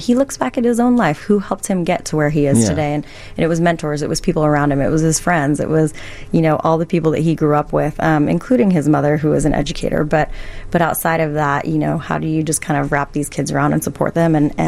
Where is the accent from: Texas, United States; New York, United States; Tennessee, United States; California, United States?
California, United States; No, I'm from Southern California.